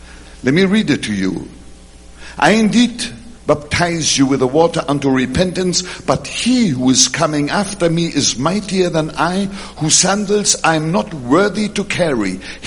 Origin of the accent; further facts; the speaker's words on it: Florida, United States; As I told you, I come from Florida. And I've been in a couple of hurricanes.